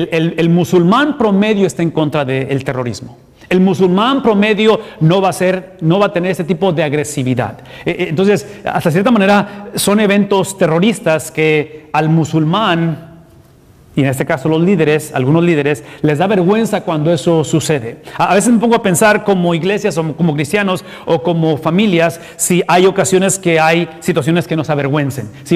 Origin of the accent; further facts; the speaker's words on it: Mexico; como en el caso de los que somos de México o los que somos de otros países.